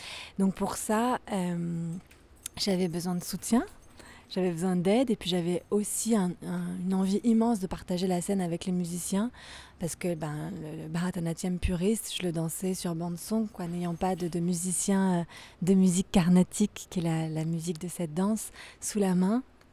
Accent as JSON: {"language": "French", "country": "France", "tie": "born or raised there", "said": "moi j'ai grandi en France et j'ai été élevée par ma mère française et mon père est mauricien. Donc il y a 5 générations du côté de mon père, ils étaient en Inde du Sud"}